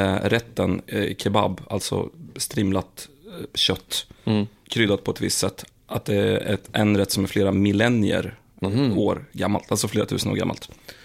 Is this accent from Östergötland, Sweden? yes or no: no; Eskilstuna, Södermanland, Sweden; also born or lived in Malmö; jag är inte född i Eskilstuna ursprungligen. Jag är faktiskt född i Malmö.